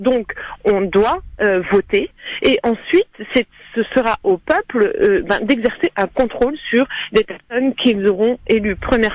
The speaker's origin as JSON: {"language": "French", "region": "Grand Est", "country": "France", "said": "Moi, je suis originaire de Moselle."}